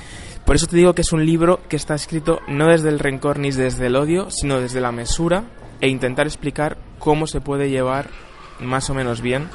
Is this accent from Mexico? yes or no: no; Spain; A mí me da pena y me da vergüenza, como ciudadano español